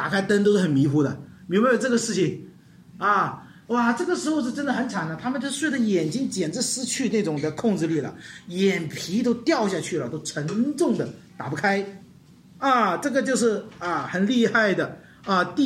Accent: China; 我们中国人好像没有这样，呵呵，握手的那个

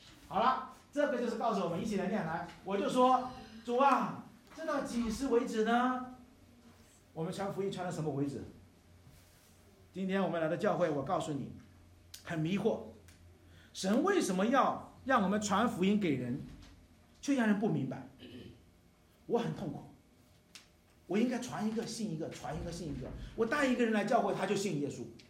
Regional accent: China; now in Canada; 你是个中国人，跑到这个加拿大来讲圣经不太西方

